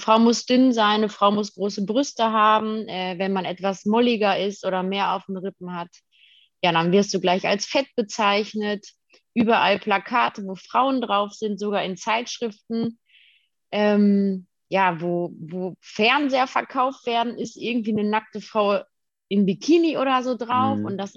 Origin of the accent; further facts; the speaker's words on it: Detmold, North Rhine-Westphalia, Germany; Ich komme aus Detmold. Ich bin 28 Jahre alt jetzt geworden